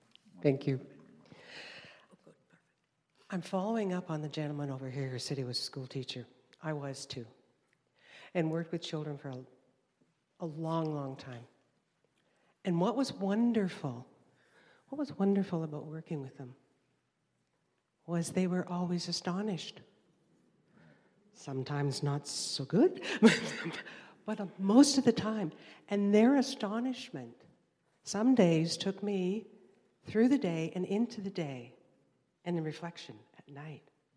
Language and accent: English; Canada; I'm sorry, I'm from Canada, grade 13, and then adults, and then older adults.